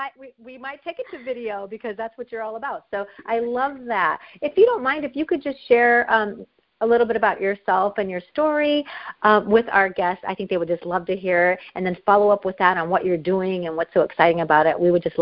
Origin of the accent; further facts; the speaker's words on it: Los Angeles, California, United States; I found out that she's from my hometown. She's from California as well, the Los Angeles area.